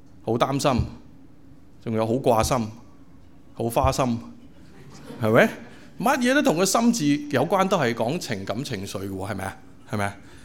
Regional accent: China; 咁我哋中國人咧又係啦

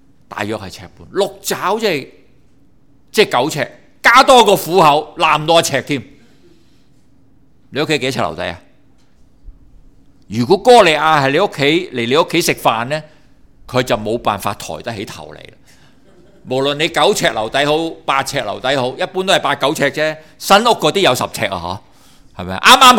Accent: China; 我哋中国人用牛皮阿叉噶嘛

